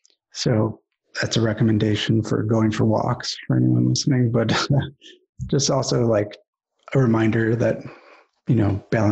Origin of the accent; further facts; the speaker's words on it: Ann Arbor, Michigan, United States; also born or lived in Los Angeles; So I grew up here in Ann Arbor, Michigan. It's a, I don't know, small town. It's about 125,000 people. It's a college town.